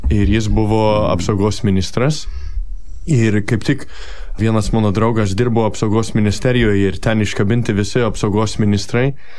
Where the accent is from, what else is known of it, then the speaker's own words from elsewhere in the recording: United States; now in Lithuania; neaugęs Lietuvoje, man čia yra kaip namai. Aš grįžtu ir čia mano tėvynė. Aš visada jokiuos. Amerikoj aš esu lietuvis. Lietuvoje aš esu amerikietis.